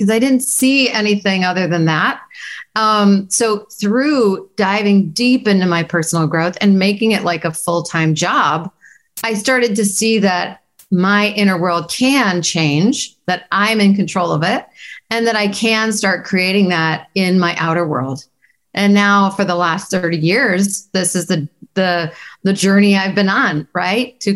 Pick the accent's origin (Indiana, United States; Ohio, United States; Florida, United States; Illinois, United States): Illinois, United States; Chicago; I was growing up in Chicago, one of five kids, not in a happy childhood.